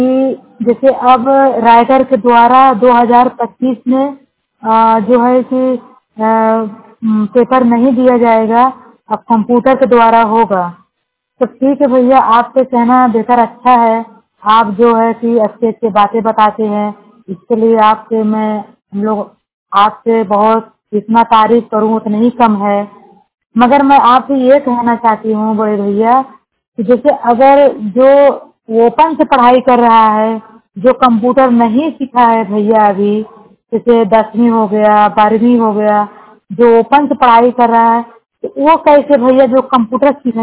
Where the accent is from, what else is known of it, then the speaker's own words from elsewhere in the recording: Uttar Pradesh, India; now in Mumbai, India; जिला जौनपुर उत्तर प्रदेश की रहने वाली हूँ, मुंबई में रह रही हूँ।